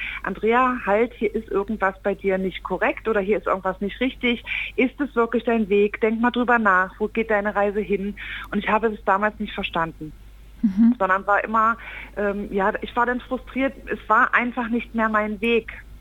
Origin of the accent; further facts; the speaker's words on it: East Germany, Germany; Ich bin ein Kind des Ostens